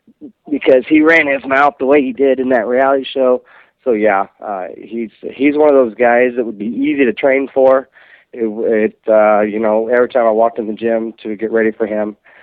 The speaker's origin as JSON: {"language": "English", "region": "Midwest", "country": "United States", "tie": "born or raised there", "said": "I grew up in the Midwest, and I just want to be known as the guy who was born and raised on the west side of town."}